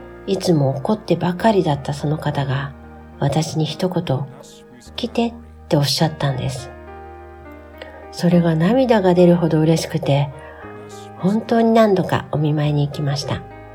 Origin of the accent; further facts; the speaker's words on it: Hyogo, Japan; now in Tokyo, Japan; 私は兵庫県の出身です。現在は都内で大学生の息子と娘、愛犬とで楽しく生活しています。